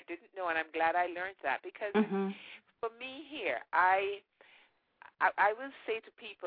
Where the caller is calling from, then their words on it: Atlanta, Georgia, United States; I'm calling from Atlanta.